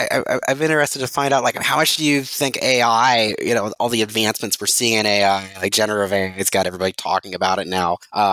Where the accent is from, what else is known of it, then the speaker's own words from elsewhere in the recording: Ohio, United States; back in the old factory town I grew up in Ohio, like would that be available? Would that be available for my relatives there?